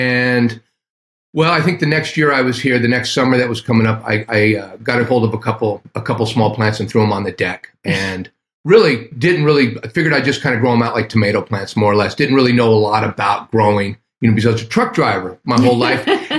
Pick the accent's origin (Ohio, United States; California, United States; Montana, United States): California, United States; now in Canada; I come from Northern California, now living in Canada. I moved up here about 6 years ago.